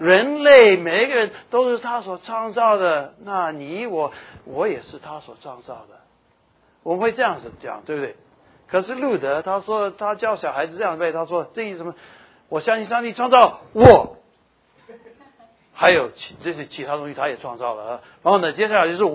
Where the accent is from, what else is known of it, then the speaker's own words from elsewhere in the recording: United States; 这里我不算，你们才算是老外啊！我是老美。